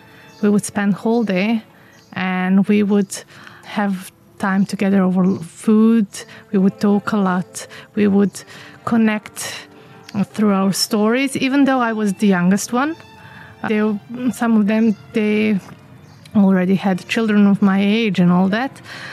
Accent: Bosnia & Herzegovina; English is a second language; And here I am from Bosnia.

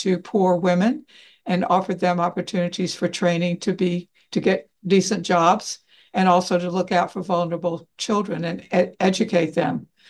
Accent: Mobile, Alabama, United States; now in Baltimore, United States; I grew up in Mobile, Alabama, so a long way from here.

